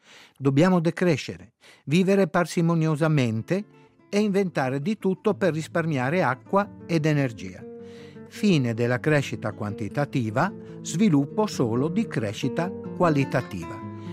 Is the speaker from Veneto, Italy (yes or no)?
yes; Veneto, Italy; accent: Venetian; Tradotto in veneto, il mio dialetto, sarebbe sveia bauco.